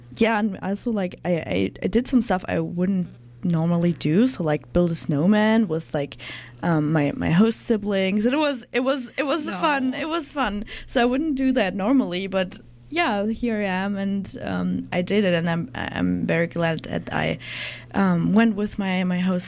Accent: Germany; because I'm from Germany and currently staying at a host family.

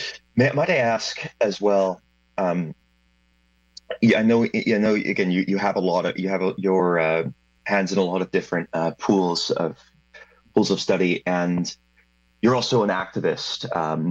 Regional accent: Canada; I don't really have a large frame of reference even as a Canadian

